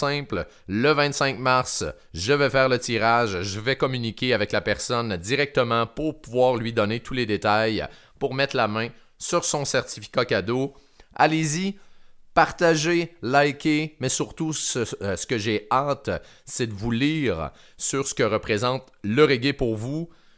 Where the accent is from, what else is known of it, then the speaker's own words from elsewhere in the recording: Quebec, Canada; Oui, je viens du Québec. Je diffuse au Québec